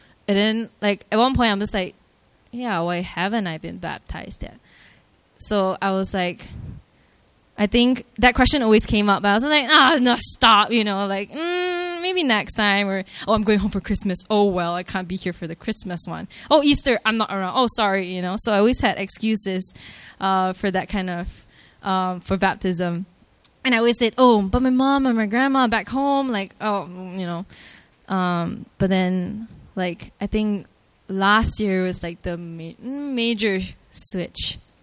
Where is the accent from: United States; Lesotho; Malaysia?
Malaysia; So my background, I'm from Malaysia. I don't know if you guys can tell. My accent comes out when I'm really, really excited.